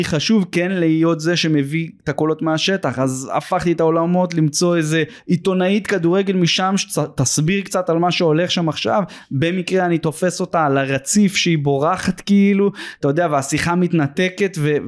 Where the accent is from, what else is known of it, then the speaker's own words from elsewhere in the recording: Jerusalem, Jerusalem District, Israel; אני גדלתי במגרשי האספלט של קטמון ובאקה בירושלים